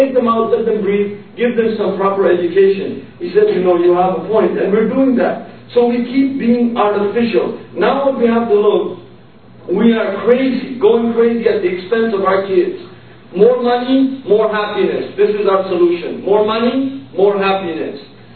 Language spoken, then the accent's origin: English; Pakistan; as a Pakistani